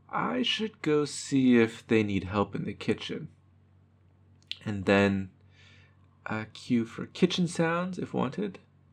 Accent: Duluth, Minnesota, United States; now in Wichita, United States; Well, I grew up in Duluth, Minnesota, but I currently live in Wichita, Kansas.

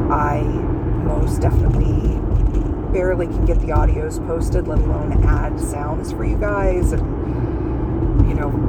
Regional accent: United States; I'm American trash. I say aunt.

